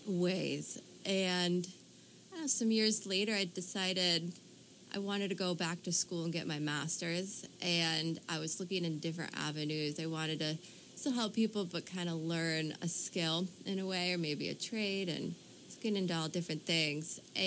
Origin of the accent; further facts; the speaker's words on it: Utica, New York, United States; also born or lived in Old Forge; I'm from Utica, New York, initially.